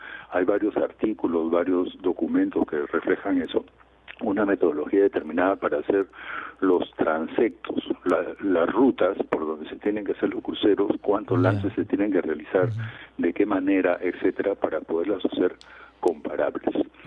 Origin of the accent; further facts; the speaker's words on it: Peru; Son millones de toneladas de anchoveta que nosotros, digamos, como peruanos, disponemos